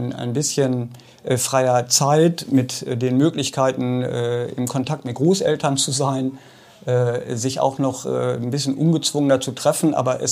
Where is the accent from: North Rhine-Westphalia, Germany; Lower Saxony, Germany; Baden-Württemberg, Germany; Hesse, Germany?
Lower Saxony, Germany; Leer; Habe ein bisschen unter dem Hermannsdenkmal gelebt. Und dann habe ich aber den größten Teil meiner Jugendzeit in Ostfriesland verbracht. Ah, in Leer-Ostfriesland. Das ist auch eigentlich gefühlt meine Heimat.